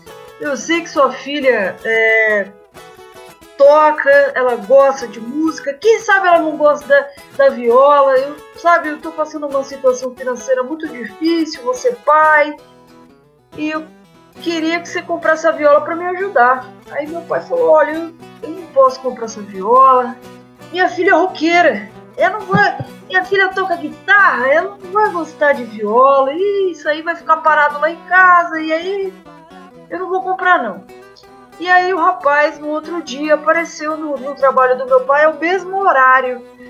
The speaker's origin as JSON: {"language": "Portuguese", "town": "Vitória Brasil", "region": "São Paulo", "country": "Brazil", "tie": "born or raised there", "said": "apesar de ter morado na roça, né, nasci lá em Vitória, Brasil, divisa com Mato Grosso do Sul, ainda estado de São Paulo, né, interiorzinho do estado de São Paulo, noroeste paulista."}